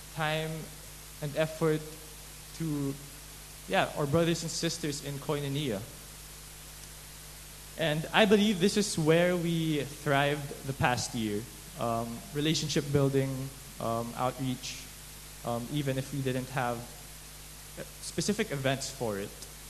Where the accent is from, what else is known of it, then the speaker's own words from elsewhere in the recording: Philippines; from the Philippines.